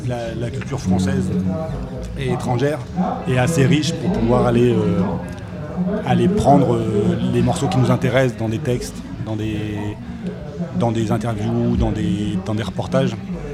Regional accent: Lille, Hauts-de-France, France; avec Géraldine, on vient de Lille. On avait un groupe à Lille, on est parti de Lille

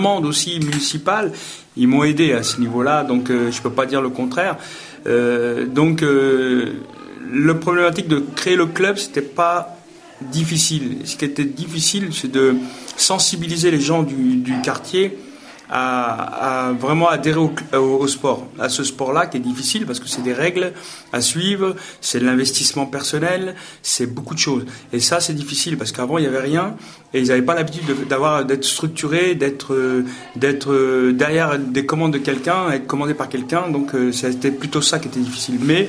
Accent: Joué-lès-Tours, Centre-Val de Loire, France; moi, je suis originaire de Joux-les-Tours, des quartiers de Joux-les-Tours.

